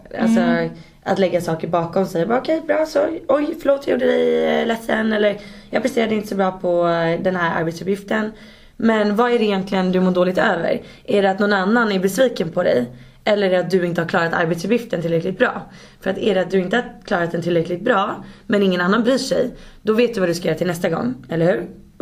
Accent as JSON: {"language": "Swedish", "town": "Saltsjöbaden", "region": "Stockholm County", "country": "Sweden", "tie": "born or raised there", "said": "Jag är uppvuxen i Saltis då, som jag sa."}